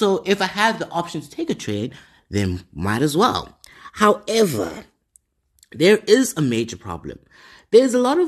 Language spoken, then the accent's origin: English; Johannesburg, Gauteng, South Africa; this is so interesting considering that I'm from Joburg and I've never been on the Gau train.